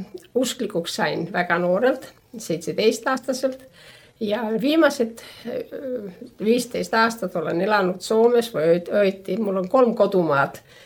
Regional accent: Leningrad Oblast, Russia; ma olen Ingeri soomlane ja see tuleb varsti tekstist ja kõnest välja.

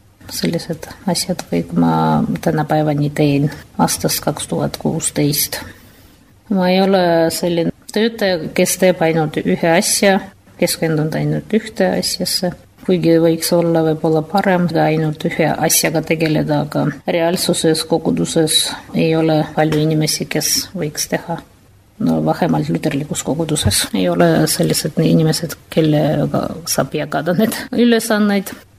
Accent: Ural, Russia; moved away as an adult; now in Yoshkar-Ola, Russia; Mina ise ei ole Marimaalt pärit, ma olen Uralilt pärit. Uralil siis elavad Urali marilased, idamarilased. Ja mina tulin õppima Joškarolasse, see on Marimaa pealinn Joškarola.

